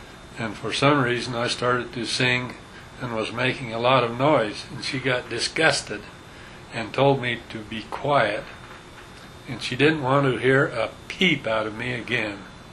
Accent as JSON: {"language": "English", "town": "Fairview", "region": "Wyoming", "country": "United States", "tie": "born or raised there", "said": "I grew up in the south end of Fairview, Wyoming. Unofficially, it was called Bitter Creek."}